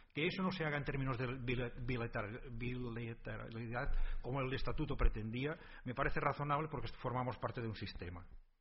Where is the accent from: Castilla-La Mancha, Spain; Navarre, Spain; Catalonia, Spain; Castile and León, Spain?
Catalonia, Spain; Y digo, bueno, como soy catalán, voy a hablar de Senegal.